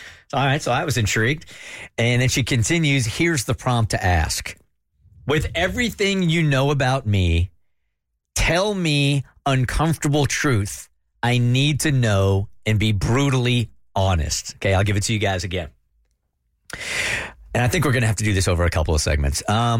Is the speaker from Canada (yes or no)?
no; Atlanta, Georgia, United States; I'm from Atlanta